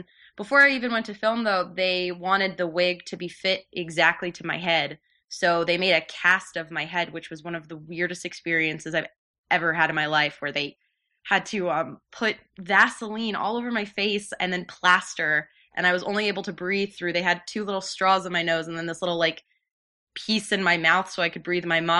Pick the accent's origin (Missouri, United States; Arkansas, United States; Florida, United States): Florida, United States; but I'm from Florida and I mainly lived in Florida.